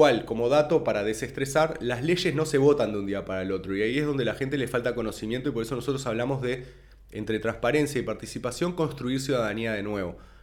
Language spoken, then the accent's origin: Spanish; Uruguay; a un diagnóstico de qué tenemos que hacer como uruguayos